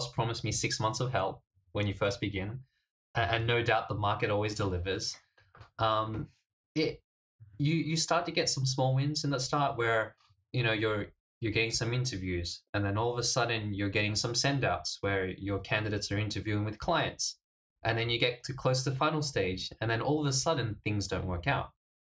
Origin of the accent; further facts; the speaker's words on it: Australia; moved away as an adult; now in Japan; I'm from Australia.